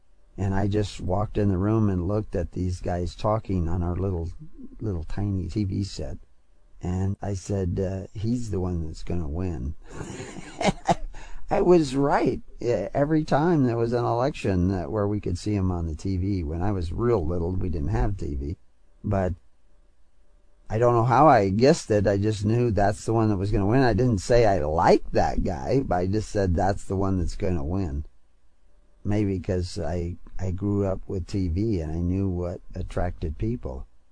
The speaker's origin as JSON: {"language": "English", "country": "United States", "accent": "American", "said": "because I don't speak Swedish, and I'm sure my American accent devastated those words."}